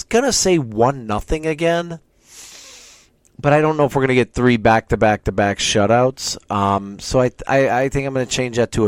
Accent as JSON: {"language": "English", "town": "Buffalo", "region": "New York", "country": "United States", "tie": "born or raised there", "said": "Growing up in Buffalo."}